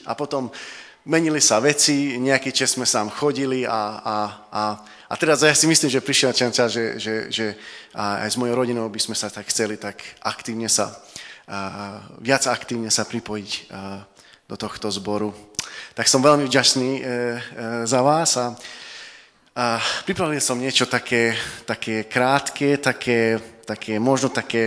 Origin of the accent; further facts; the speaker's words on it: Komárno, Nitra Region, Slovakia; now in Nové Zámky, Slovakia; ja som z Komárna a teraz sme sa presťahovali nedávno do Nových Zámok s mojou rodinou.